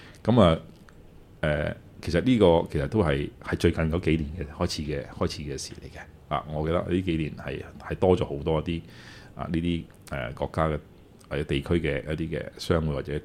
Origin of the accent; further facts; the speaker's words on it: Macau; 人哋問你喺邊度嚟㗎，咁我話澳門咁樣